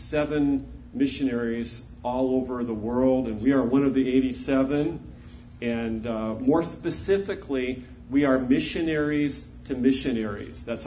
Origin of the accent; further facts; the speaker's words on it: Anaheim, California, United States; And we're from Southern California in Anaheim. We're 3 miles from Disneyland, and we watch the fireworks go off at 9:30 every single night.